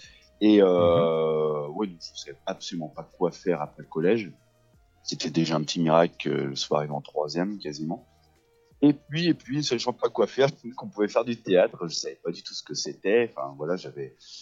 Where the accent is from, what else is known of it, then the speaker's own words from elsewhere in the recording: La Roche-sur-Yon, Pays de la Loire, France; Alors ben, je suis né à La Roche-sur-Yon. Un enfant du pays, vraiment. Donc voilà, je suis né ici, j'ai grandi ici jusqu'à mon bac